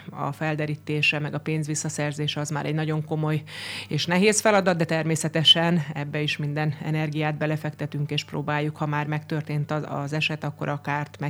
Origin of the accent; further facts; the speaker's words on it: Fejér, Hungary; Én magam is vidéki vagyok, ugye én Fejér megyéből, egy kis faluból származom